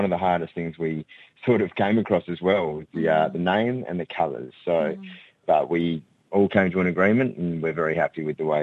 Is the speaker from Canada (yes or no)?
no; Perth, Western Australia, Australia; now in Melbourne, Australia; I'm from Perth originally, so when I moved to Melbourne, I didn't know many people here.